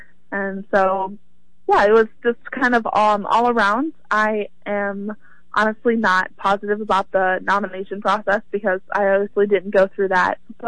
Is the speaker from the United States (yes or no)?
yes; Boone, Iowa, United States; I'm from Boone, and I graduated high school on this past December.